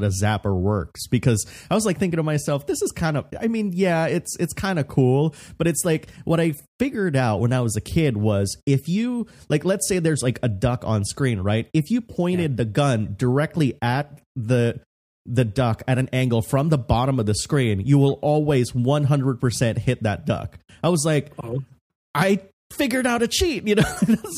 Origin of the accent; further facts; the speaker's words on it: Philippines; I'm Filipino, and I feel like our Spanish heritage just has like this thing where our parents just don't like video games, you know?